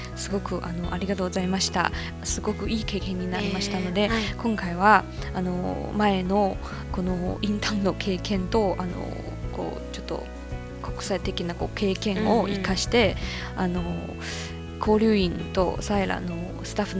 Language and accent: Japanese; Guizhou, China; あのふるさとの貴州省も山地、山が多いところですけど